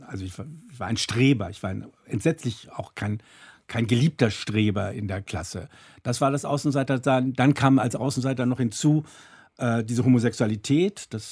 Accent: Hamburg, Germany; Und deshalb bin ich in Hamburg aufgewachsen.

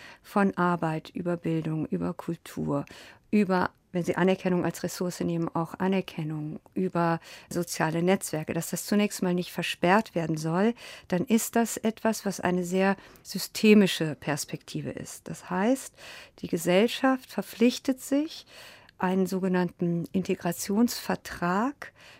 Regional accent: Boppard, Rhineland-Palatinate, Germany; born there; Ich komme aus Iran und ich bin in Deutschland geboren, in Boppard am Rhein und meine Mutter ist Deutsche.

